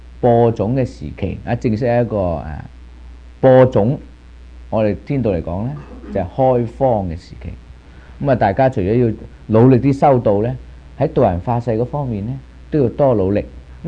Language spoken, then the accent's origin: Cantonese; China; 咁我哋中国人咧称十二月咧叫立月